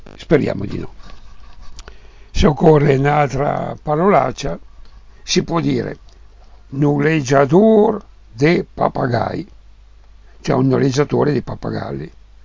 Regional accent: Milan, Lombardy, Italy; Siamo milanesi e una di queste parolacce è trameggia

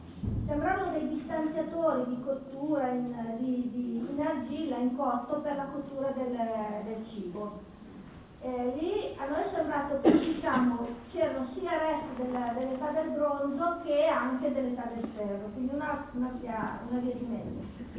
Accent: Legnano, Lombardy, Italy; ma lei signorina di dov'è? Sono di Legnato

